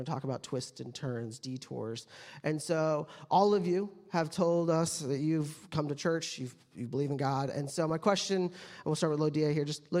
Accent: Oklahoma, United States; also born or lived in Cincinnati, United States; And so we're originally from Oklahoma. We spent 3 years in the Cincinnati area being a youth pastor there.

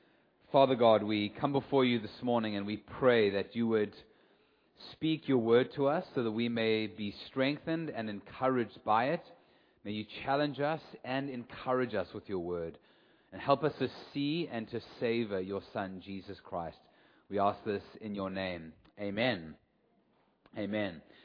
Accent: South Africa; accent: South African; I trust that you can understand my South African accent

